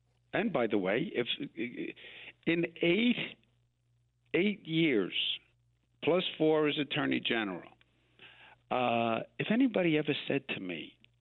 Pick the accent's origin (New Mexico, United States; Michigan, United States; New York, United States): New York, United States; That's why I'm a New Yorker. That's what we do here.